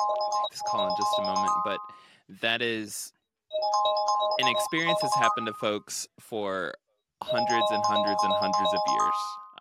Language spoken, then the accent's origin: English; Ohio, United States; That is. Actually, yeah, technically I'm from about a mile and a quarter from where you live right now.